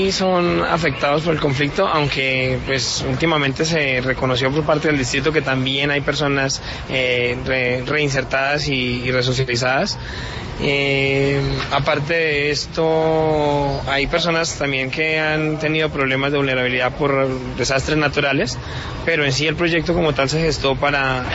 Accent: Landázuri, Santander, Colombia; now in Bogotá, Colombia; Yo soy oriundo de Landázuri, Santander, y mi núcleo familiar es desplazado por la violencia.

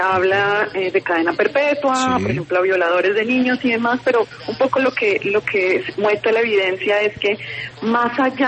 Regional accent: Colombia

